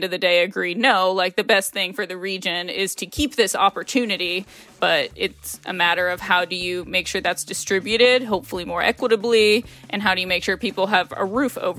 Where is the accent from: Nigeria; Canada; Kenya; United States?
United States; Ohio; I'm from Ohio. If a politician said that, their career would be over in effect